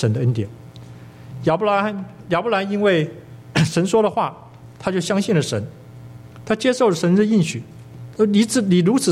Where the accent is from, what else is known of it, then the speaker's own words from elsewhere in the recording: Taiwan; 可是我在台湾长大的，英文也不是我的母语。